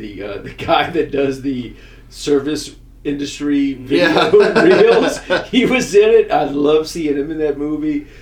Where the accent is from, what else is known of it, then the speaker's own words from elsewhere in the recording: New Iberia, Louisiana, United States; just growing up in New Iberia, we had bears. Bears would show up in neighborhoods all the fucking time.